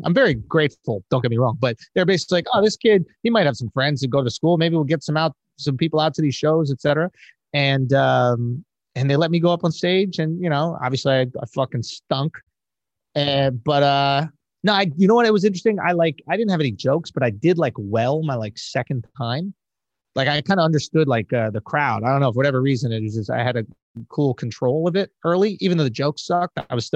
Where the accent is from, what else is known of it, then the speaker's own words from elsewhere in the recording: Manhattan, New York, United States; Yeah, I'm born and raised in Manhattan.